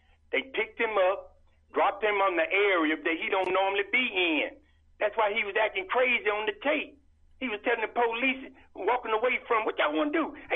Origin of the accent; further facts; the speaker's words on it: Birmingham, Alabama, United States; I always been a political guy because I grew up in Birmingham, marched with Dr. King.